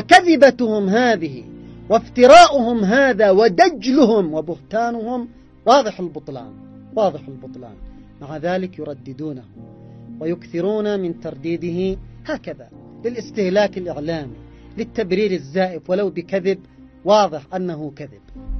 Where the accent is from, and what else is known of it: Yemen